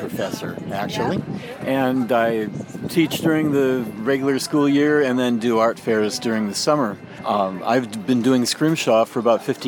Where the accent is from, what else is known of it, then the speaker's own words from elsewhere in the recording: Iowa, United States; also born or lived in Maine; I grew up in Iowa. I lived for a time as a child on the coast of Maine and still have relatives there.